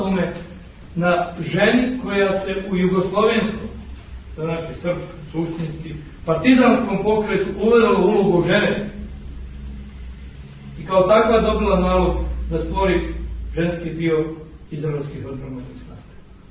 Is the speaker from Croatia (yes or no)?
yes; Croatia; ja moram kao čovjek iz krajine, krajiški da kažem